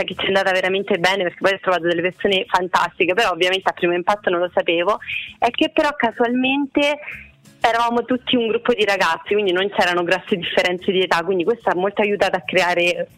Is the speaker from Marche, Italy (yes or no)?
no; Rome, Lazio, Italy; io sono da Roma